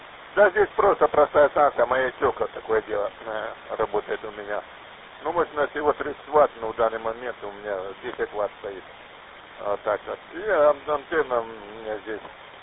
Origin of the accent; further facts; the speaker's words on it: Horlivka, Donetsk Oblast, Ukraine; Я говорю, да я сам с Донбасса, с города Горловки, здесь сейчас бои идут